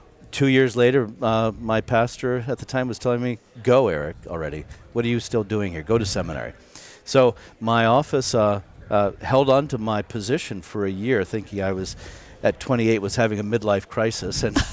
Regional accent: Virginia, United States; Well, I grew up outside of Washington, D.C., in Virginia. More or less, my dad's job caused us to move around quite a bit. But Virginia, I was born there. I think of myself as having been raised there.

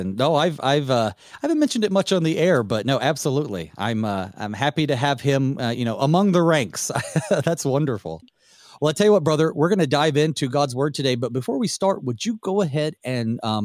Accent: North Carolina, United States; he is also calling in from Western North Carolina, my home state.

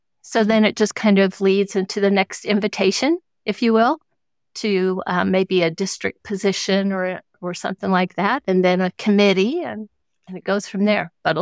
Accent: Kansas, United States; also born or lived in South Carolina; now in Kansas City, United States; Went back home to my hometown, which is a very small little rural area in South Central Kansas, married a hometown boy, and then we moved to the big city, which is the Kansas City metro area.

